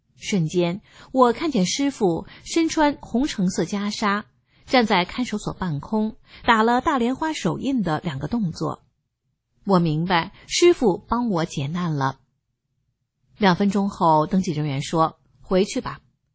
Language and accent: Chinese; China; 我们中国人很善良